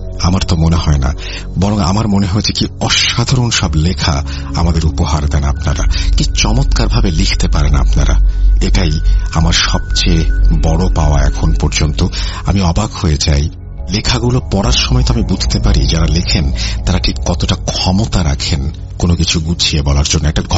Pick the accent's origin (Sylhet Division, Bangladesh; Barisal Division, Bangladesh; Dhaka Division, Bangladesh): Sylhet Division, Bangladesh; Sylhet; আমার গ্রামের বাড়ি হচ্ছে সিলেটে।